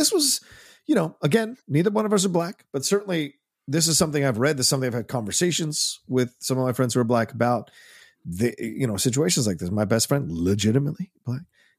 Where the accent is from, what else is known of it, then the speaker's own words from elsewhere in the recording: United States; like I'm American, very much gravitated to the American life.